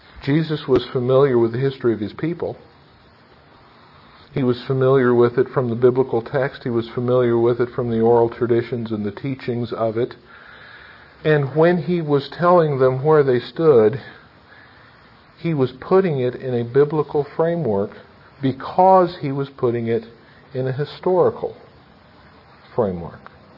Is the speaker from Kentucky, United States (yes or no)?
no; Philadelphia, Pennsylvania, United States; since I'm from the Philadelphia area, with a little bit of attitude.